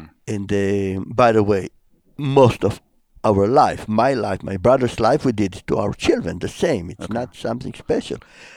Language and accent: English; Jerusalem, Jerusalem District, Israel; English is a second language; I was grown in Jerusalem. I was born in Jerusalem. More than 71 years ago, and to a father, mother, which were already Jewish believers from Bulgaria.